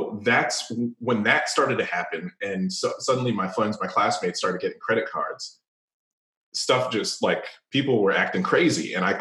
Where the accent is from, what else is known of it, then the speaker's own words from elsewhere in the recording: Chicago, Illinois, United States; My parents are both Caribbean immigrants. I grew up in Chicago. I was born in the U.S. I grew up in Chicago in the 80s and 90s.